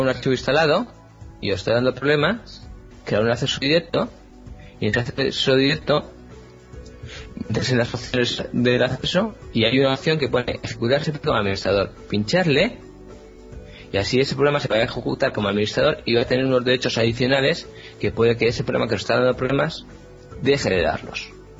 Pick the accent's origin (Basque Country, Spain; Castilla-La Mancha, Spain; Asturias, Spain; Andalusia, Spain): Asturias, Spain; de Asturias, en el mapa de oyentes.